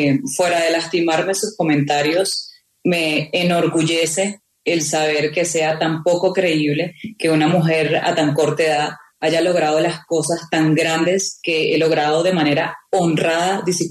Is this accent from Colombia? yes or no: yes; Colombia; el que digan que yo tengo una orden de aprehensión en mi país, en Colombia